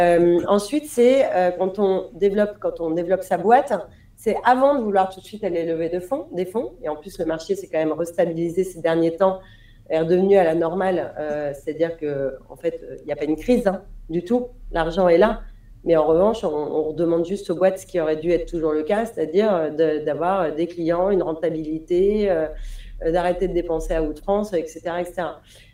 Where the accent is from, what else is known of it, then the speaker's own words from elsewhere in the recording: Paris, Île-de-France, France; je suis parisienne donc j'ai un biais.